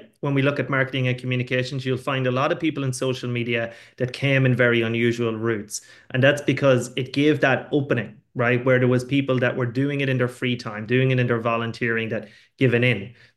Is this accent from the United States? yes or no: no; Ireland; moved away as an adult; now in Saudi Arabia; would probably guess that I'm not Saudi. So I am also an Irish guest. I just work and live for the last 3.5 years in the Kingdom of Saudi Arabia.